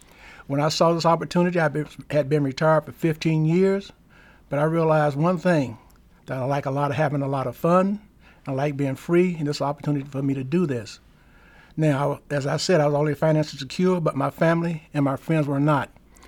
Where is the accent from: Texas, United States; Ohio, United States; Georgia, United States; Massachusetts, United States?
Ohio, United States; Dayton; I'm from Dayton, Ohio. I'm 75 years old, which means I am very well seasoned.